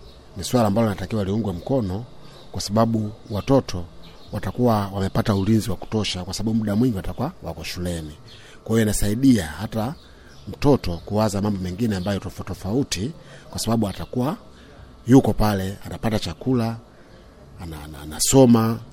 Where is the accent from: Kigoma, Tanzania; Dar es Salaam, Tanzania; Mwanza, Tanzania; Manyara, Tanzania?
Dar es Salaam, Tanzania; Tandika; natoka kata Taandika, mtaa wa Mingano.